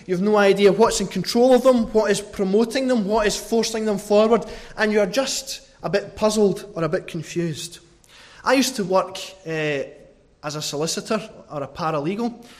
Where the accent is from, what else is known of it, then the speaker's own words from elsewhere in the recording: Scotland, United Kingdom; I know as a Scotsman that that's quite unusual.